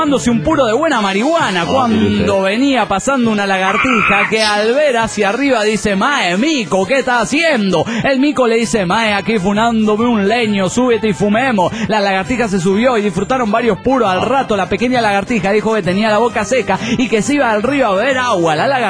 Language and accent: Spanish; Barcelona, Catalonia, Spain; Soy el culé de Barcelona, España.